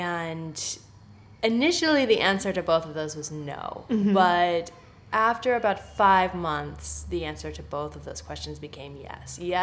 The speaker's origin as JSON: {"language": "English", "region": "Connecticut", "country": "United States", "lives_now": "India", "said": "I am from Connecticut in the US."}